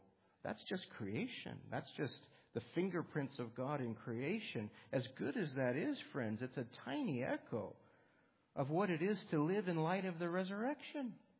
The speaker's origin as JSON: {"language": "English", "region": "Washington", "country": "United States", "tie": "born or raised there", "said": "You know, I grew up, some of you know, I grew up in Western Washington."}